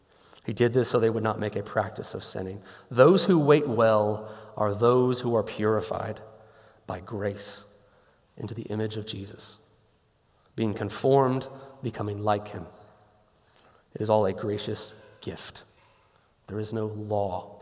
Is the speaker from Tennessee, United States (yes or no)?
yes; Memphis, Tennessee, United States; I came from Memphis.